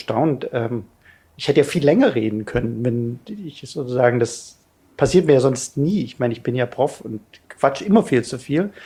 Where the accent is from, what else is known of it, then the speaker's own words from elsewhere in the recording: Bavaria, Germany; Ich komme aus Niederbayern, da gibt es noch Schnee.